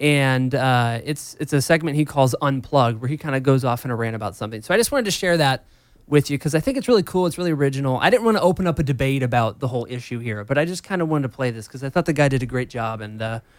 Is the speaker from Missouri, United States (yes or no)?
yes; Missouri, United States; this guy was reporting the other night on a player that actually comes from my home state at a college there, Mizzou.